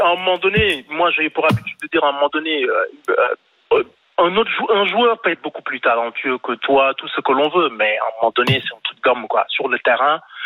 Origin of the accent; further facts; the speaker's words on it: Senegal; je ne le dis pas parce que je suis sénégalais